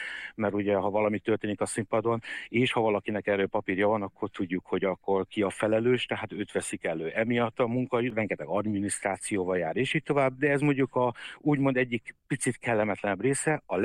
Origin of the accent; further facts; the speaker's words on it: Hungary; born there; sokat voltam a szüleim által külföldi környezetben, és így kerültem végül is abba az iskolába, de Magyarországon születtem.